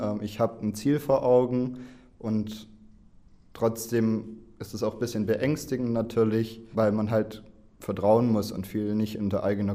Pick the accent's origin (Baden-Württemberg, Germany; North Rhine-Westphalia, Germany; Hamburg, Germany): Baden-Württemberg, Germany; Ich komme aus Walderstadt in der Nähe von Stuttgart, wie man vielleicht hören kann.